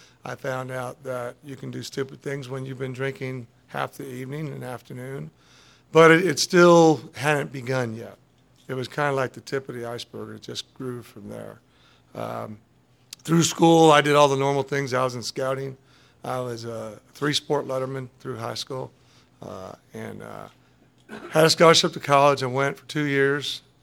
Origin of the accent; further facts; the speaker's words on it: Chicago, Illinois, United States; But I was born and raised in the southeast side of Chicago. I was the youngest of three.